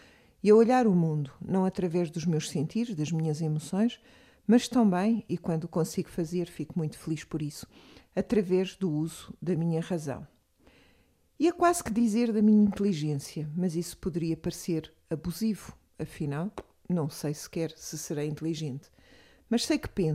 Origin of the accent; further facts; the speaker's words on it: Porto Alegre, Rio Grande do Sul, Brazil; eu, que vivo em Porto Alegre, na cidade onde nasci, na cidade que eu adoro